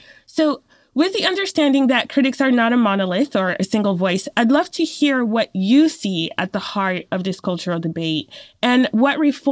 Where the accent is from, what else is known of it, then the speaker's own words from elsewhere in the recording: France; also born or lived in Cameroon; I'm not Muslim, but I am Black, born in Cameroon, but grew up in France since I was a baby. And so I'm French